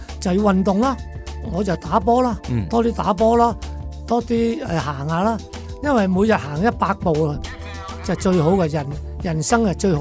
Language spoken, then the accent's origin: Cantonese; Vietnam; now in Hong Kong; 虽然我后生在越南长大，我爹哋有钱，但是当我来到香港，我是一无所有的